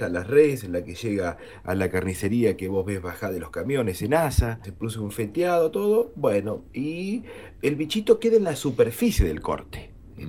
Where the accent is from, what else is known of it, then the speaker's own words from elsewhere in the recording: Argentina; Nosotros siempre como argentinos estamos en el top 10